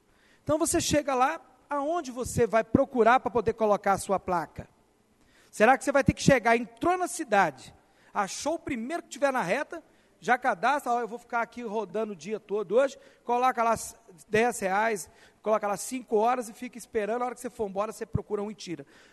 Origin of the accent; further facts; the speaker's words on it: Itabirito, Minas Gerais, Brazil; nós somos da cidade de Itabirito.